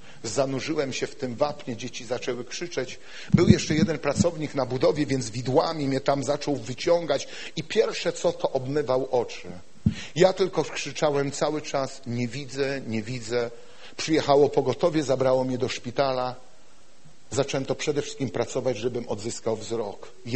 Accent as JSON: {"language": "Polish", "town": "Bydgoszcz", "region": "Kuyavian-Pomeranian Voivodeship", "country": "Poland", "said": "Pochodzę z Bydgoszczy, na dzielnicy, w której mieszkałem, budowano garaże"}